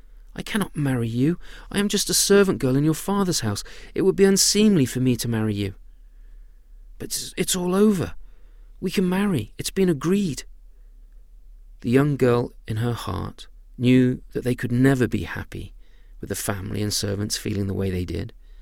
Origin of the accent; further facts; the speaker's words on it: United Kingdom; accent: British; Sometimes people make fun of my British accent, which, to be honest, is more mid-Atlantic than British these days.